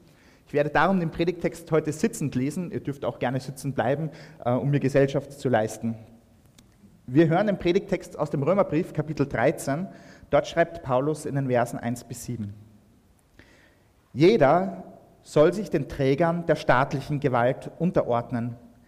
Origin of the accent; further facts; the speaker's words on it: Austria; wie wir das als Österreicher ja auch immer wieder gern machen?